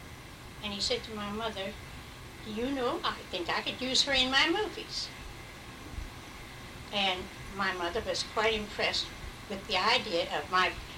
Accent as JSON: {"language": "English", "town": "Steelton", "region": "Pennsylvania", "country": "United States", "tie": "born or raised there", "said": "that he go to Steelton, my hometown, 3 miles away"}